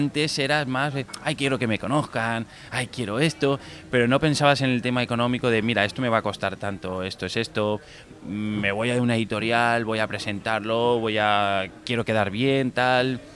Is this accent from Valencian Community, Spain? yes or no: yes; Elche, Valencian Community, Spain; Por mi zona, yo soy de Elche, Alicante